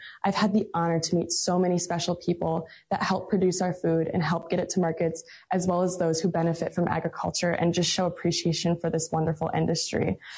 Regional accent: Poynette, Wisconsin, United States; I grew up in Poinette, Wisconsin, and I was very involved in 4-H and FFA as I was growing up.

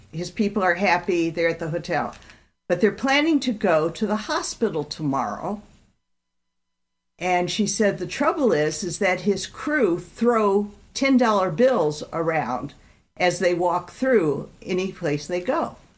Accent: Detroit, Michigan, United States; we need representatives from the Midwest. I grew up in Detroit.

